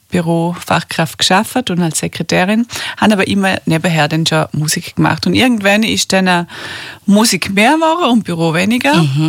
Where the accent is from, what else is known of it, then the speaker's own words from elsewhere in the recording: Rankweil, Vorarlberg, Austria; now in Altach, Austria; ich komme aus Altach, ursprünglich aus Rankweil.